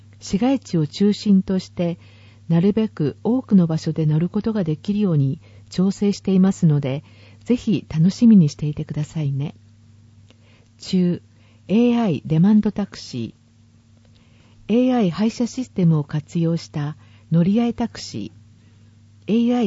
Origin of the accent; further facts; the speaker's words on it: Ojiya, Niigata, Japan; 私も将来は地元に帰って生活したいと思っています。私は中越大震災の少し前に生まれて、ちょうど退院した日に地震があって